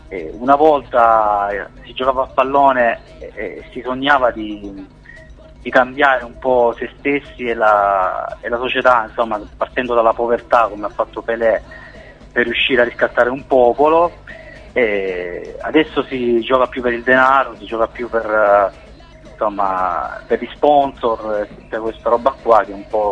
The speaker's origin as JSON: {"language": "Italian", "region": "Apulia", "country": "Italy", "lives_now": "Treviso, Italy", "said": "io sono salentino, però vivo a Treviso da diversi anni e praticamente sono appena arrivato in Veneto."}